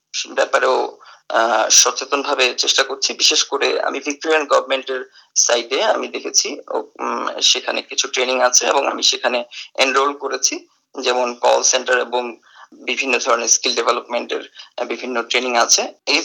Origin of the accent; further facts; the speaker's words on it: Bangladesh; now in Australia; আমি আমাদের বাংলাদেশি কমিউনিটির সাথে যোগাযোগ করেছি এবং তাদের কাছ থেকে বেশ কিছু সহযোগিতা আমি পেয়েছি। বিশেষ করে আমি আমার বাসা খোঁজার ক্ষেত্রে আমি বলবো যে অস্ট্রেলিয়াতে এসে বাসা সার্চ করা এবং পাওয়া কিন্তু অনেক কঠিন ব্যাপার